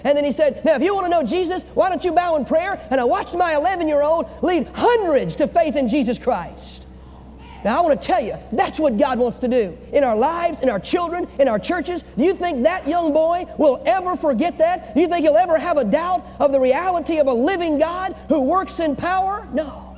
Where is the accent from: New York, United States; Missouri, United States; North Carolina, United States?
North Carolina, United States; I'm from North Carolina. This was a school I couldn't even thought of going to years ago.